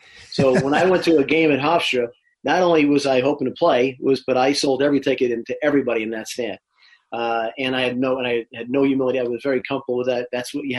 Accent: England, United Kingdom; We don't know what to do with the USL. We're English guys.

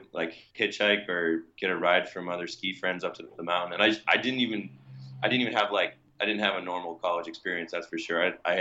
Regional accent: Canterbury, New Hampshire, United States; I'm from New Hampshire. I'm from Canterbury, New Hampshire, which is like tiny little town just north of Concord. Yeah, I grew up there though.

